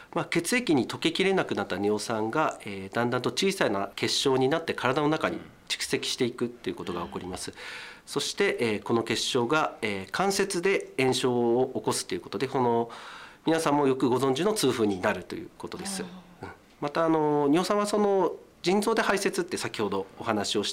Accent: Noshiro, Akita, Japan; 出身は秋田県の能代市になりますね

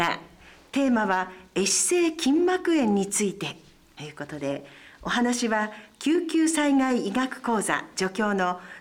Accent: Hachinohe, Aomori, Japan; born there; 私の生まれたところでもありまして

